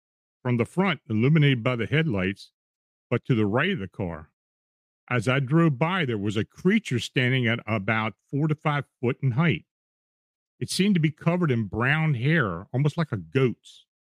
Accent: New Jersey, United States; often out in the pines, paintballing, riding dirt bikes, exploring old abandoned houses and mudding. We grew up in the Jersey Devil lore very present in our life.

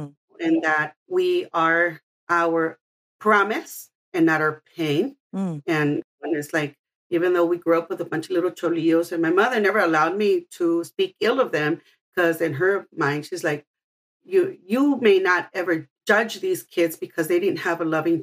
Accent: Los Angeles, California, United States; I was undocumented. I grew up in Pico Union and I grew up with 2 sisters, my mother, my stepfather

